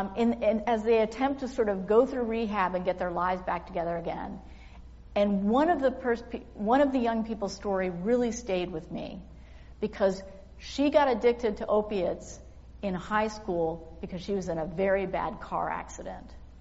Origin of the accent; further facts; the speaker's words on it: Canada; I'm like from Canada, so it's like as soon as we see a stranger, we immediately glom onto them.